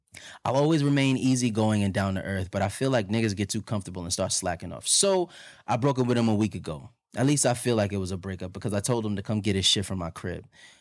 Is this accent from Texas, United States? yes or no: no; Los Angeles, California, United States; I'm born and raised in Los Angeles. More specifically, I'm a Valley girl.